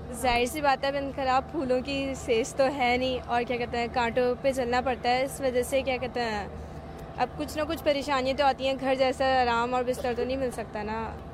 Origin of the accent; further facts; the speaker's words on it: Karachi, Sindh, Pakistan; اور کیا کہتے ہیں، ہم لوگ کراچی سے آئے ہوئے ہیں، اور ہم لوگ یعنی 1 اگست کے آئے ہوئے ہیں.